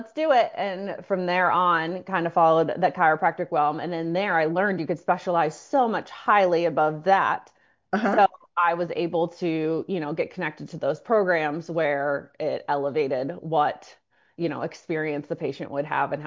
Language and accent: English; Ohio, United States; moved away; also born or lived in Chicago; Well, growing up in Ohio, where there's 8 months of gray, I always knew I wanted to move south